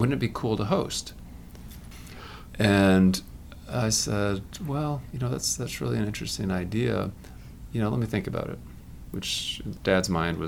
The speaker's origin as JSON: {"language": "English", "town": "Grand Rapids", "region": "Michigan", "country": "United States", "tie": "born or raised there", "also_born_or_lived": "North Carolina", "said": "I grew up in Grand Rapids, Michigan. Didn't grow up in a religious family. We were occasionally Catholic. Left for college at Purdue."}